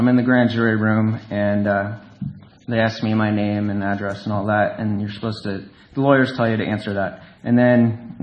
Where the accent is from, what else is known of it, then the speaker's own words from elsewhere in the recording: Eugene, Oregon, United States; even though I'm from Eugene.